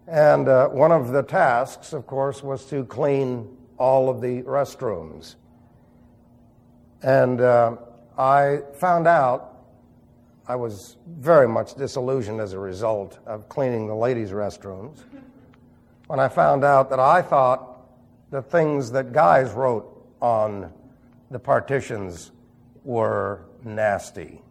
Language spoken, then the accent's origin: English; New York, United States; But then you see, I'm from New York, and our New York attitude has always tried to demean the individual to the lowest degree without demeaning yourself.